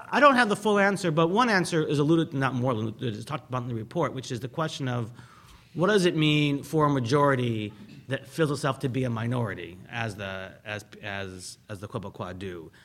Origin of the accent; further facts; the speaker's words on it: United States; I grew up across the border